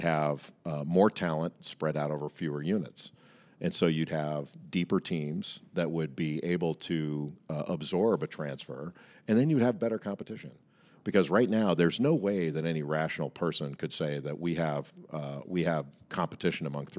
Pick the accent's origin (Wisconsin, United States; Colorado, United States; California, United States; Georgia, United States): California, United States; Los Angeles; now in North Carolina, United States; You know, growing up in Los Angeles, I would have loved to have stayed home. I would have loved, like, I miss California every day. I live in North Carolina now, and, you know, my wife's an East Coaster, and so we decided to stay East.